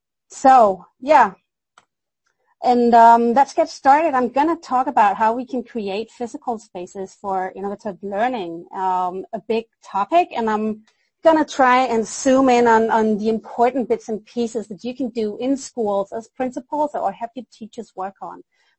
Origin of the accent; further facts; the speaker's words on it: Denmark; English is a second language; strange little accent and maybe some like language that's a bit off every now and then. I try to do my best. I am from Denmark, so that's the reason why